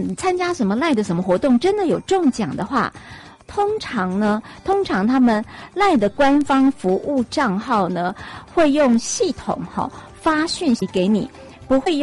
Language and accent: Chinese; Taiwan